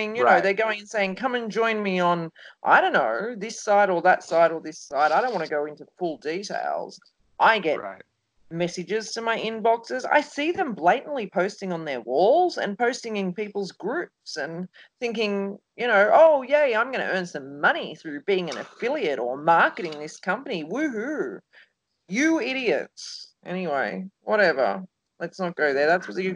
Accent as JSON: {"language": "English", "country": "Australia", "said": "I'm Australian. We do that."}